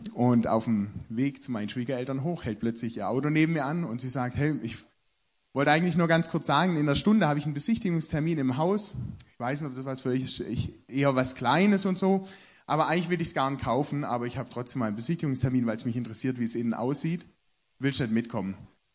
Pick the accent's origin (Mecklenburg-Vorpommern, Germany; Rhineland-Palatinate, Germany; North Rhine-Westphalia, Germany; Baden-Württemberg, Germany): Baden-Württemberg, Germany; Stuttgart; Wir kommen so ganz grob aus dem Großraum Stuttgart